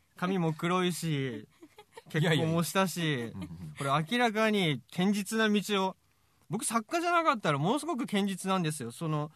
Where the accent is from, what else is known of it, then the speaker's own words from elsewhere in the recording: Hokkaido, Japan; now in Tokyo, Japan; 僕北海道出身だったので、今まあ東京にいますけども、ですから北海道の片田舎で、アルバイトをやっていたら、